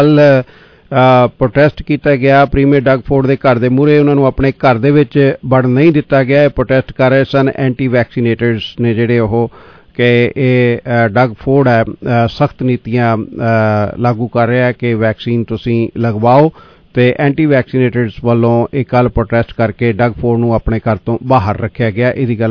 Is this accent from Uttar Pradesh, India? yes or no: no; Punjab, India; moved away as an adult; now in Canada; ਜਦੋਂ ਮੈਂ ਪੰਜਾਬ ਤੋਂ ਕੈਨੇਡਾ ਆਇਆ ਸੀ ਨਾ, ਉਦੋਂ ਮੈਂ ਉੱਥੇ ਲਾਅ ਕਰਦਾ ਸੀਗਾ